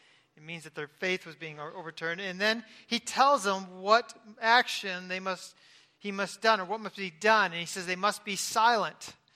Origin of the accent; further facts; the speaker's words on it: California, United States; You know, I'm from California, so when you come up the PCH, the one, you keep coming, and you keep coming, and where do you end up?